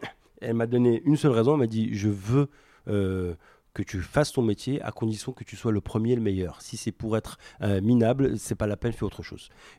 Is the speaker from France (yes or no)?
no; Algeria; je suis algérien d'origine algérienne, moi.